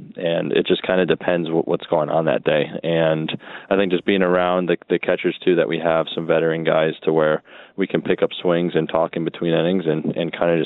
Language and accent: English; Syracuse, New York, United States; I grew up in Syracuse, New York, so basketball was big when I was younger.